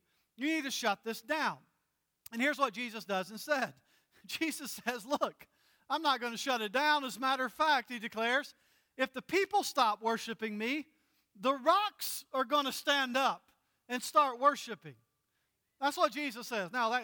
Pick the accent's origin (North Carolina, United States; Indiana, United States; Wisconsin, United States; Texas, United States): North Carolina, United States; As a matter of fact, I grew up in North Carolina, so I'm a big college basketball fan.